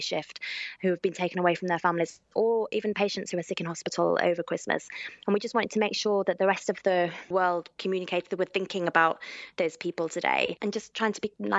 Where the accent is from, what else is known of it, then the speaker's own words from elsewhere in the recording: Yorkshire and the Humber, United Kingdom; I'm from the north of England. I'm from Yorkshire, where we're slightly awkward.